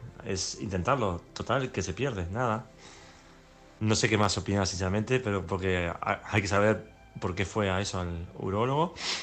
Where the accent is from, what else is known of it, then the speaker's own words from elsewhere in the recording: Balearic Islands, Spain; de Mallorca.